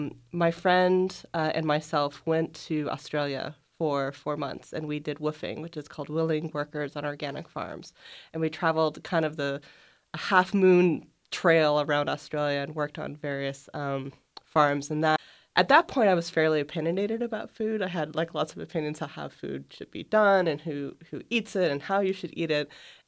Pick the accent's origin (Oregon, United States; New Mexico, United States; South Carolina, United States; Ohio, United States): Oregon, United States; Newport; So I'm originally from Newport, Oregon, which is pretty much just on the Central Coast.